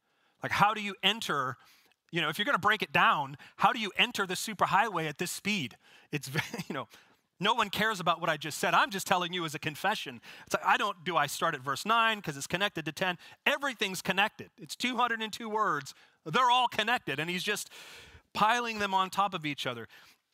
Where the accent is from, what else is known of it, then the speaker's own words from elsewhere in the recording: Pacific Northwest, United States; It's like I'm from the Northwest, if you had an apple orchard and it's harvest time